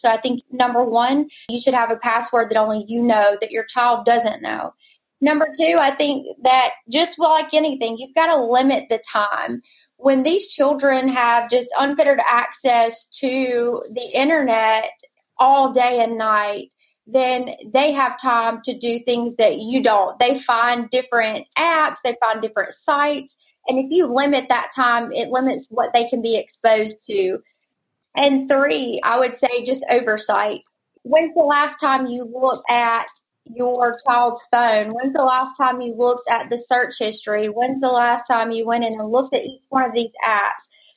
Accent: Alabama, United States; I grew up and born and raised in Alabama, Central Alabama exactly

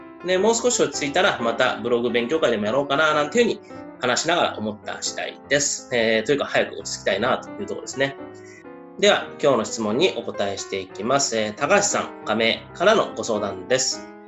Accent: Toyama, Japan; now in Tokyo, Japan; 今このポッドキャストは故郷の富山ですね、実家で録音してます。普段は帰省って3日ぐらいがせいぜいなんですけど、今は東京の方には部屋もないし

